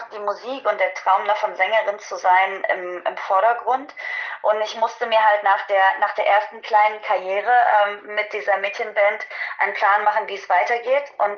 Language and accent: German; Dresden, Saxony, Germany; In meiner Heimatstadt, in Dresden